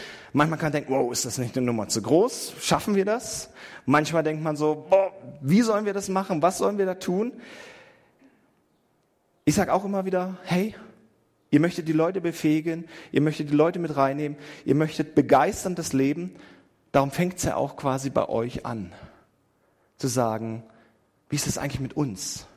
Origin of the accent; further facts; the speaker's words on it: Ummendorf, Saxony-Anhalt, Germany; Ich komme gebürtig aus einer Landeskirche und wie man hört, ich bin nicht Schwabe. Ich komme aus Magdeburg oder besser gesagt aus Ummendorf bei Magdeburg.